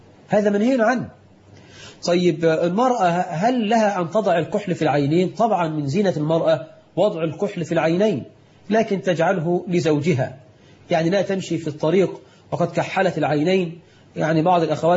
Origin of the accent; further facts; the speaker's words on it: Egypt; رش الميه عندنا في مصر عاده